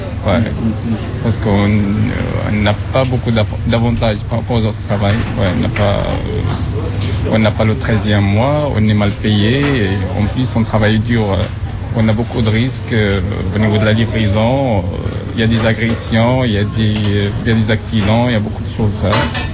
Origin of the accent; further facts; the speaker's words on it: Morocco; moved away as an adult; Moi, je suis marocain.